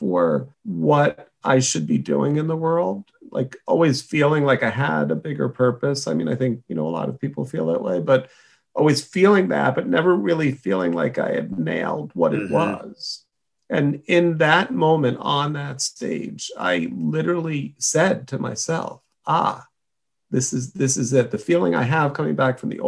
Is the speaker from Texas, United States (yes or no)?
no; Queens, New York, United States; Yeah, born in Queens, New York. Like the fact that I'm a native New Yorker. Still live in Manhattan these days.